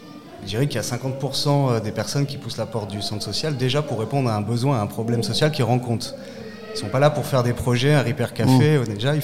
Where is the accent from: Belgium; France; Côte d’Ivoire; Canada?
France; Saint-Martin-d'Hères, Auvergne-Rhône-Alpes; Et puis moi, je suis de Saint-Martin-d'Air, donc je suis revenu aussi.